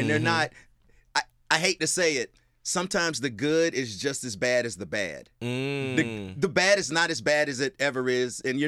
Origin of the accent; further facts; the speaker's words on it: Tallahassee, Florida, United States; now in Orlando, United States; I'm from Tallahassee, Florida.